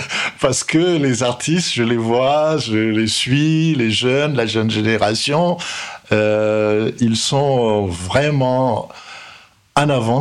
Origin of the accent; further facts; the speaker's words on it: Madagascar; now in France; j'ai quitté Madagascar et je suis au départ allé en Angleterre. Et ça, j'ai trouvé que c'était un peu dur. Je suis revenu sur la France et je suis resté en France. Et ben, ça fait maintenant 40 ans